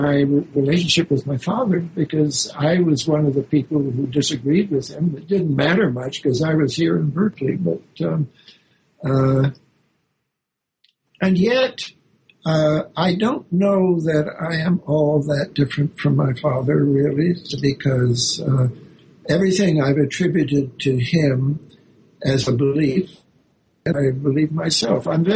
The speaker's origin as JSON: {"language": "English", "country": "Canada", "said": "So in there, I always said I'm a Canadian, but on this show, I'll say I was my father's son."}